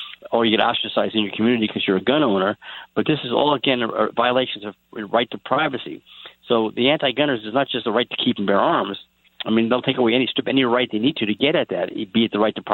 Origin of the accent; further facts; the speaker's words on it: Washington, United States; like in Washington State, my home state, where they banned bump stocks a year ago.